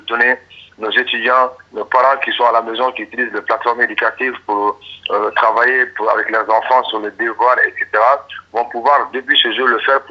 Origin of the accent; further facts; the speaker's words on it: Mali; ça va être difficile même de confiner les gens chez nous au Mali